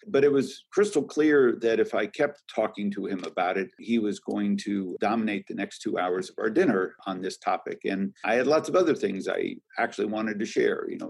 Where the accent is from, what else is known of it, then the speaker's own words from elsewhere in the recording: California, United States; I'm from the Bay Area. We're doing it all the time.